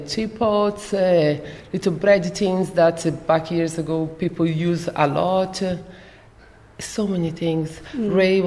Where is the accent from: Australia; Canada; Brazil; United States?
Brazil; English is a second language; Even I'm from Brazil. My house in Brazil, I used to paint everything.